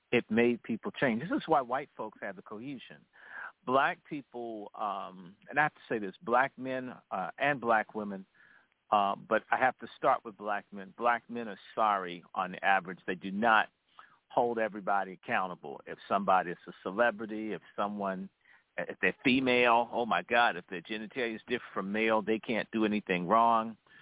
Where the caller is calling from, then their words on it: Washington, District of Columbia, United States; Yeah, this is … I'm calling from Washington, D.C.